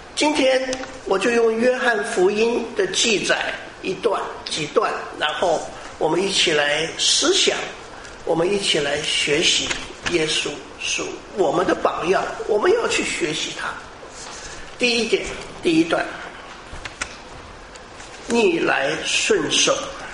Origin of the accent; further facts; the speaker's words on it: Taiwan; 我从台湾来的